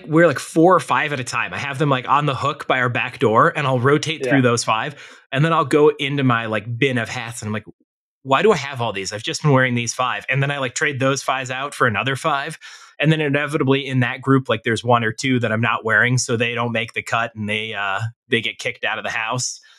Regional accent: Chicago, Illinois, United States; It's as a Chicagoan, it's near and dear to my heart.

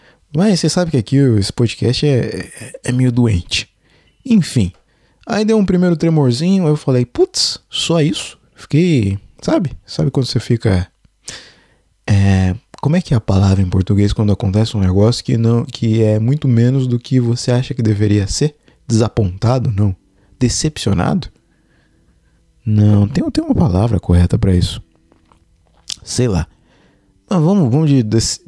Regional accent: Carapicuíba, São Paulo, Brazil; now in Japan; Porque eu sou de Carapicuíba, né, cara?

